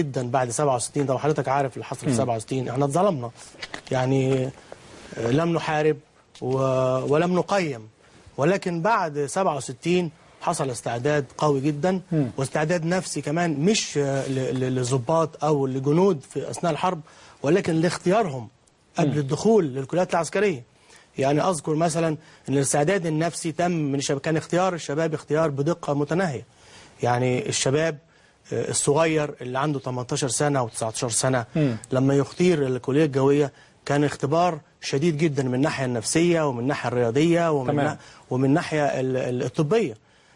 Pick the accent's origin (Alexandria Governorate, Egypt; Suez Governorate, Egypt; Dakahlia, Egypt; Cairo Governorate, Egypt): Suez Governorate, Egypt; Suez; قلت له يا فندم انا من السويس والبحر ده عندنا بحر، فبالتالي البحريه بالنسبه لي هي امل